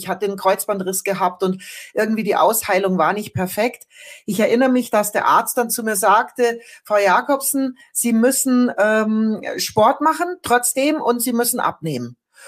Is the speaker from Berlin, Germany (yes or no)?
no; Bavaria, Germany; ich bin ja in Bayern aufgewachsen